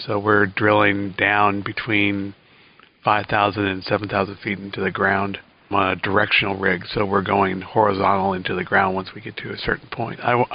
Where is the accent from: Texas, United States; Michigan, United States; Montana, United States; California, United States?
Texas, United States; Houston; now in Illinois, United States; No, I grew up in Houston, Texas. Moved up here in 97.